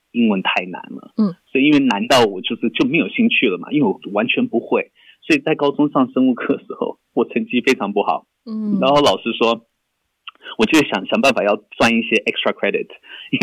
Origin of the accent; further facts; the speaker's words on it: San Francisco, California, United States; 因为我小时候在旧金山日落区长大的，所以在那个旧金山的西边啊